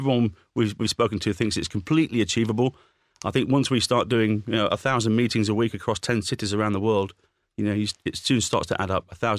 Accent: Nottingham, East Midlands, United Kingdom; It must be something to do with the fact that I'm from Nottingham

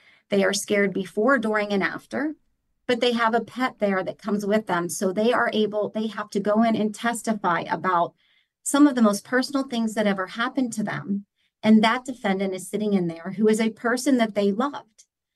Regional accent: Pittsburgh, Pennsylvania, United States; I'm from Pittsburgh. We have floods over here. We had a flood in Millvale.

